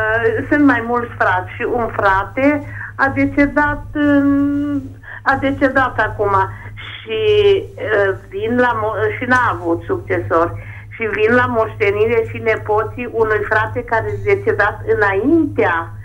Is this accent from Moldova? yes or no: no; Bihor County, Romania; sunt din Bihor.